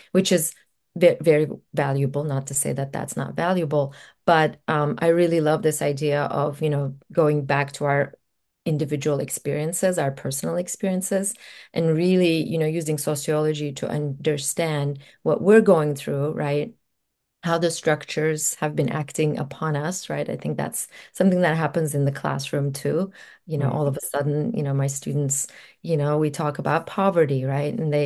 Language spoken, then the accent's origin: English; Turkey; now in United States; when I moved here from Turkey, right? I'm an immigrant from Turkey to the US